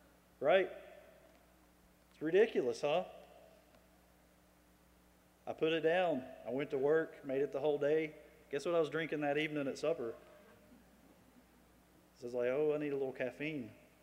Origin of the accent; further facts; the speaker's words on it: United States; Because I'm American.